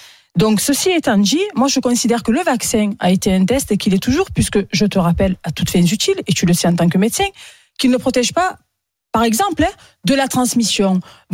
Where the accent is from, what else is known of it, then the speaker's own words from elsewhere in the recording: Marseille, Provence-Alpes-Côte d'Azur, France; moi en tant que Marseillaise